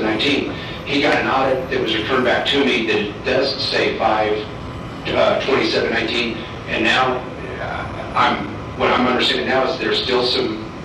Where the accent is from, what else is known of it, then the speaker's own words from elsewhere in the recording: Missouri, United States; Because I want to go back to Missouri anyways. I'm not from Arizona. I'm a country boy. And I just want to go back to Missouri and just kind of stay out of trouble.